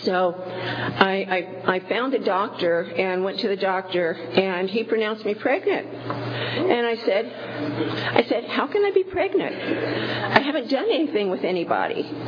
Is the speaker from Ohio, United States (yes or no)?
yes; Ohio, United States; We were living in D.C. I was born and raised in Ohio. I was living in D.C.